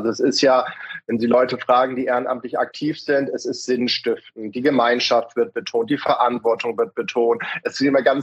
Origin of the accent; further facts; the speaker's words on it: Hamburg, Germany; Oder wir können ja auch als Hamburger oftmals von euch unten lernen.